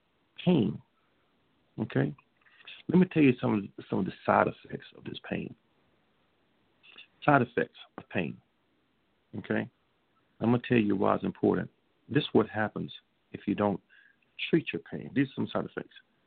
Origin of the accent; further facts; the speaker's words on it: Chicago, Illinois, United States; out of Chicago, I'm from Chicago.